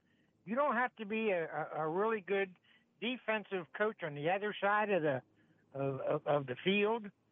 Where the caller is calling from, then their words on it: Altoona, Pennsylvania, United States; from Altoona.